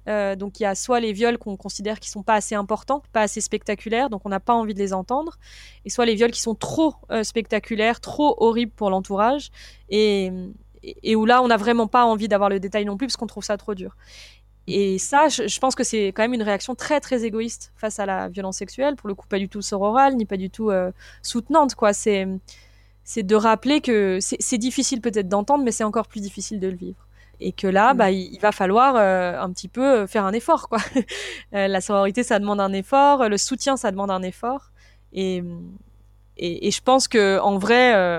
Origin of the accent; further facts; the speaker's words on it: Auvergne-Rhône-Alpes, France; il y a des filles qui collent à côté de chez moi, en Haute-Savoie, dans un tout petit bled, ce qui aurait été inimaginable au moment où moi, j'ai grandi.